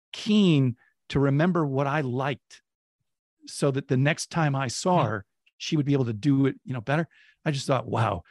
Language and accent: English; Oakland, California, United States; And I remember hearing once from a San Franciscan who heard I was from Oakland.